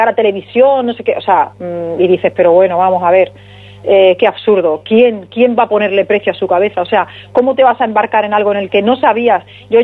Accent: Torrenueva, Andalusia, Spain; now in Salobreña, Spain; Pues yo soy de Torrenueva, es donde me he criado

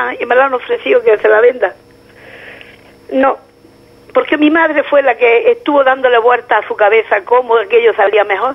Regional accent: La Caleta, Andalusia, Spain; Yo soy de La Caleta.

